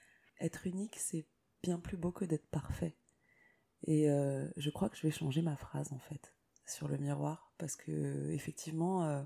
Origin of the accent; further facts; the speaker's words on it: Ivry-sur-Seine, Île-de-France, France; also born or lived in Villejuif / Saint-Ouen / Bagnolet; j'ai grandi, je suis née à Ivry-sur-Seine. J'ai vécu un tout petit peu les premiers mois de ma vie à Villejuif. Ensuite, on a bougé à Saint-Ouen, puis à Bagnolet, puis à Vitry-sur-Seine. Donc voilà, je suis une vraie, vraie, vraie banlieusarde de 9-4.